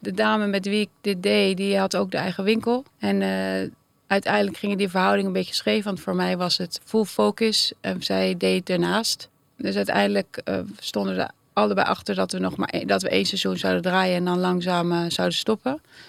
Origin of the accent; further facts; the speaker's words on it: Rotterdam, South Holland, Netherlands; moved away as an adult; also born or lived in London, United Kingdom; now in Amsterdam, Netherlands; Ik ben geboren in Engeland, in Londen. Ik heb een Engelse vader. Ik ben naar Nederland verhuisd met mijn moeder toen ik 1,5 was. Opgegroeid in Rotterdam.